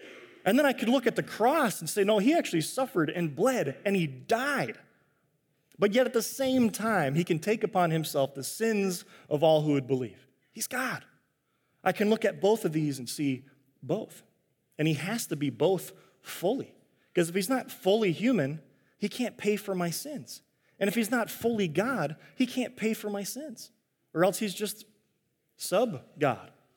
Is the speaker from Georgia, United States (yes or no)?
no; Chicago, Illinois, United States; But every day, growing up in Chicago, it's where I'm from, we'd listen to WGN